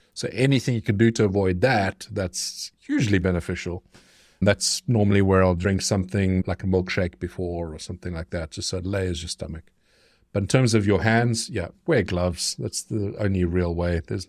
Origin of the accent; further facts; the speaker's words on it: South Africa; I'm South African, so barbecues or braaiing, what we call a barbecue, that's like our life.